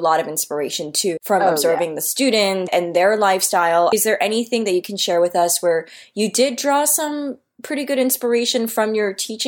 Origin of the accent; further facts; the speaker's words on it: New York, United States; I think for me, because I'm from New York, I'd be like, yes, nap time.